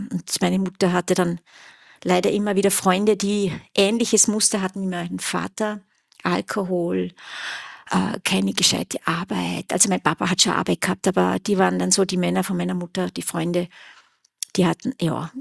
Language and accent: German; Lustenau, Vorarlberg, Austria; born there; also ich bin gebürtige Vorarlbergerin, bin in Lustenau geboren